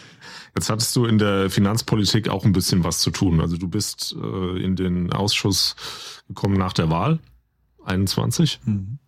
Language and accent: German; Rhineland-Palatinate, Germany; Also in Rheinhessen, wo ich herkomme, sowieso nicht.